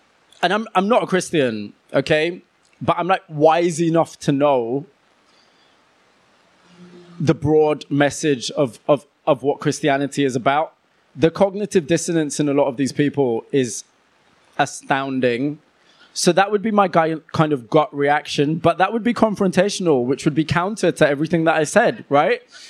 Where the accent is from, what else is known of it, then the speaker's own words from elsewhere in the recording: Huddersfield, Yorkshire and the Humber, United Kingdom; my hometown of Huddersfield